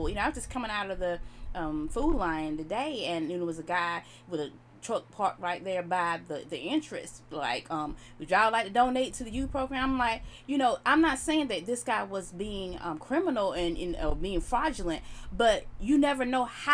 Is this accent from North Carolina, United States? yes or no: yes; North Carolina, United States; Yeah, and think about our state. We're from North Carolina